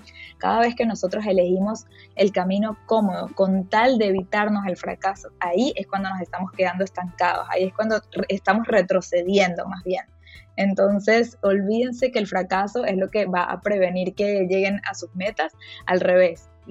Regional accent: Venezuela; moved away; eso es algo que me encanta de vivir fuera de mi país, que en mi país nunca hubiese conocido a toda esta gente. Me hubiese siempre quedado rodeada de puros venezolanos.

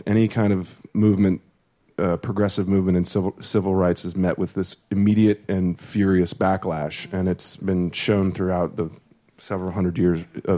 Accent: St. Louis, Missouri, United States; St. Louis, Missouri.

